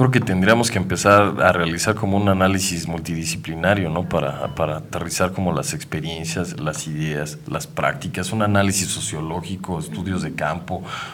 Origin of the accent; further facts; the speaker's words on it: Mexico; creo que aquí como mexicanos tenemos un grave problema